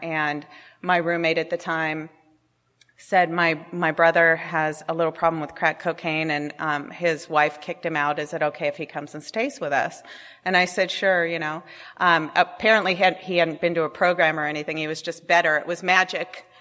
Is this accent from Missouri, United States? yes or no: no; La Crescenta, California, United States; Diana and I grew up together in La Crescenta, where I live again now, and her parents still live there.